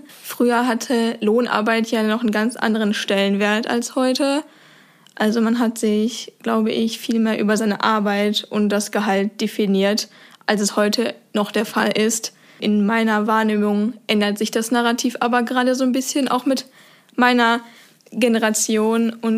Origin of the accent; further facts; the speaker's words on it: North Rhine-Westphalia, Germany; moved away as an adult; now in Bremen, Germany; Ich komme nicht gebürtig aus Bremen, sondern aus dem Ruhrgebiet. Und dann bin ich eben fürs Studium nach Bremen gezogen.